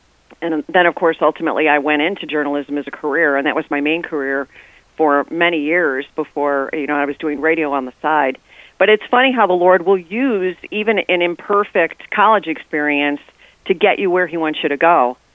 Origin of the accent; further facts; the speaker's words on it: Chicago, Illinois, United States; and I grew up in the Chicago area.